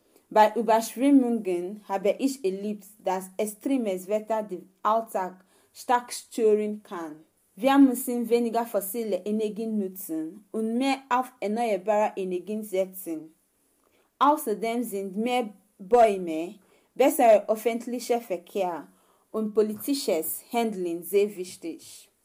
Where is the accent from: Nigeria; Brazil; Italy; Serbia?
Nigeria; now in Germany; ich komme aus Nigeria. Seit 2 Jahren wohne ich in Deutschland.